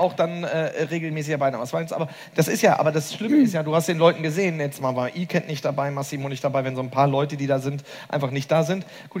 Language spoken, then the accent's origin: German; Romania; Als Rumänin, die du ja auch bist